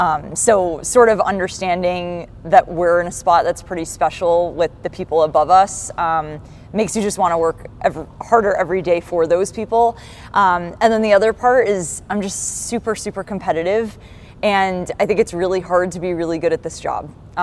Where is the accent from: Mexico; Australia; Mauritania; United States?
United States; Massachusetts; So I'm from Massachusetts originally. For college, I went to Brandeis in Waltham, right outside Boston